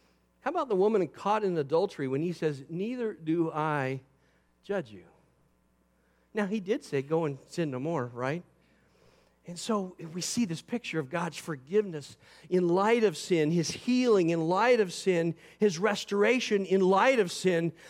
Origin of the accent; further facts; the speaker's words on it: Eatonville, Washington, United States; the chief investigator is from my hometown. That's my great, you know, claim to fame about Eatonville, Washington.